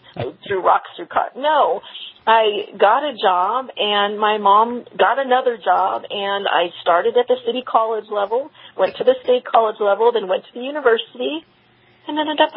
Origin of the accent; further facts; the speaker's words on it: Long Beach, California, United States; And I grew up in Long Beach, California, and my mother worked in downtown Long Beach.